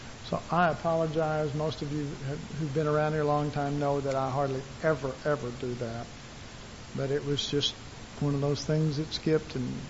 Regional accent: Texas, United States; I'm sorry, I'm from Texas.

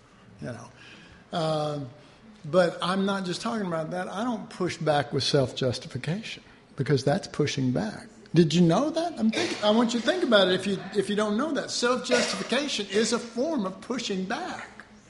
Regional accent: Dallas, Texas, United States; I was raised in Oak Cliff, and I learned how to push back. And some of you go, oh, it can't be that bad, but I'm just telling you, I was raised in Oak Cliff.

